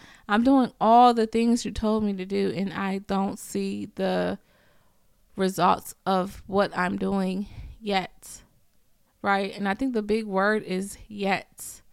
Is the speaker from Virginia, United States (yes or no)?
yes; Richmond, Virginia, United States; I told y'all I'm from Richmond, Virginia, and I can't talk.